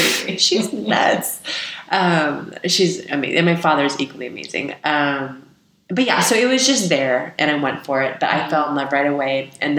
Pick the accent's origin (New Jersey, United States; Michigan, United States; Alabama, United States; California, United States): California, United States; And I grew up in the Bay Area.